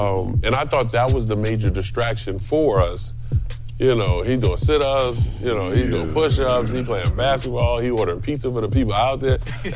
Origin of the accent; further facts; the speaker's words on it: Chicago, Illinois, United States; I'm from Chicago, so we like to get down, you know?